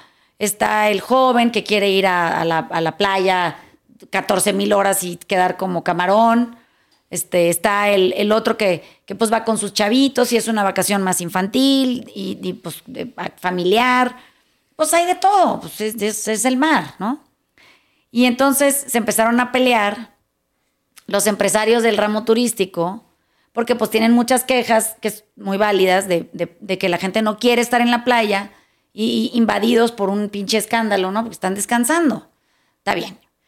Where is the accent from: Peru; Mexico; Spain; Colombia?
Mexico; Mazatlán, Sinaloa; los que somos de Mazatlán entendemos perfectamente bien que se ha estado saliendo de control el tema del ruido